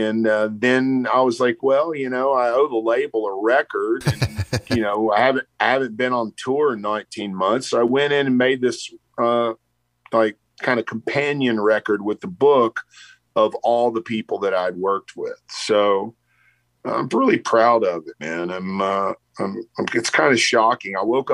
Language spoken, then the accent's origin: English; Texas, United States; now in Austin, United States; I grew up on the Texas Louisiana border. I've been living in Austin forever, for 25 years, but I grew up on the Texas Louisiana border, and it was a gumbo of music.